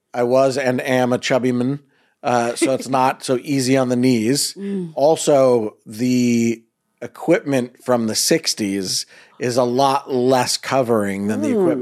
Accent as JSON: {"language": "English", "town": "Boston", "region": "Massachusetts", "country": "United States", "said": "I'm originally from Boston, so I played Little League a lot in Boston"}